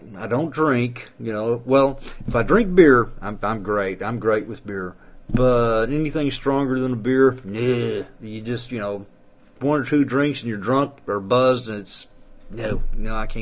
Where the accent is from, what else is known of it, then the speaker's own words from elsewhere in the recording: Fayetteville, United States; Here in my hometown of Fayetteville, you cannot smoke indoors anywhere except your own home or in your car.